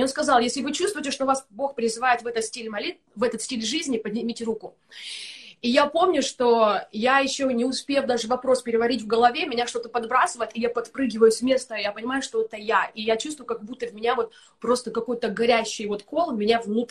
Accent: Kramatorsk, Donetsk Oblast, Ukraine; когда еще будучи на Украине, я сама из Донецкой области, город Краматорск.

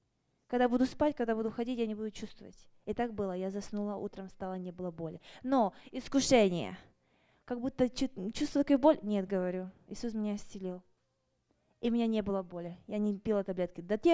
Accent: Ukraine; now in United States; мне очень страдала еще там, где я с Украины, я очень страдала аллергией

